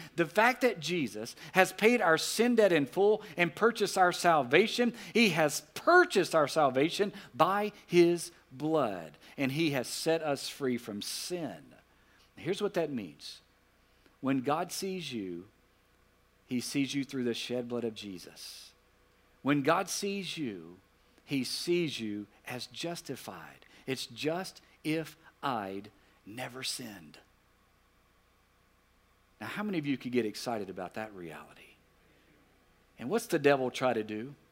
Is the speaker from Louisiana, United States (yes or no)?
yes; Alexandria, Louisiana, United States; When I grew up in Alexandria, Louisiana, our neighborhood, you've heard it before, was called Castle Village.